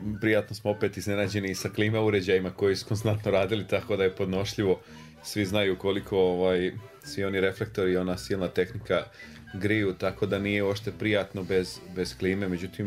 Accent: Lika-Senj County, Croatia; Konkretno obojica smo Ličani.

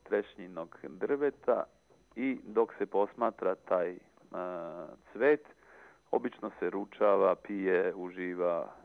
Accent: Serbia; kaži mi, kaže, odakle si? Pa ja rekao, šta da vam kažem, ako vam i kažem, nećete znati za moju zemlju, izuzetno je mala i možda nepoznata na ovim prostorima. I on je insistirao, kaže, kaži mi. Ja kažem, pa i Srbije

